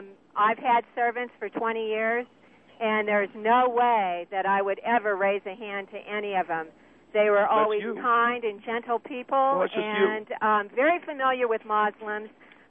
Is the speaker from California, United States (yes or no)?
yes; California, United States; also born or lived in Algeria / Indonesia; Actually, I'm a graduate from UC Berkeley, so I'm from California. I lived in Algeria, and I also lived in Indonesia.